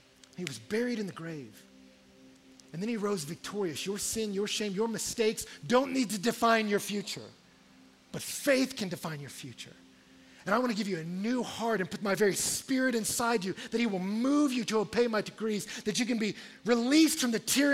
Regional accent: Texas, United States

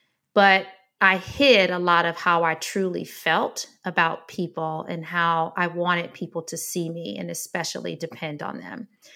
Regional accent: Detroit, Michigan, United States; I grew up in Detroit, Michigan, and grew up in a house of independent women who taught me the importance of independence.

